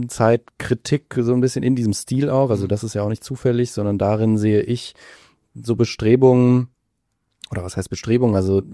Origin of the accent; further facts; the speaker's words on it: Mainz, Rhineland-Palatinate, Germany; im Landesmuseum Mainz, meiner Heimatstadt